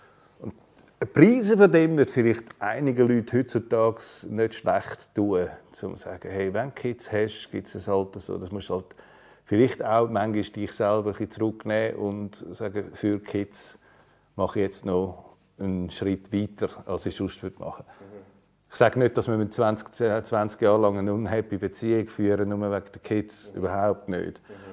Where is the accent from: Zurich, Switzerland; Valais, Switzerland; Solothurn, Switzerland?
Zurich, Switzerland; Oerlikon; Ja, ich bin in Oerlikon aufgewachsen